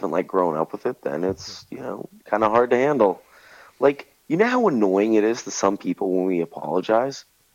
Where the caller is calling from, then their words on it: Romania; I'm in Romania.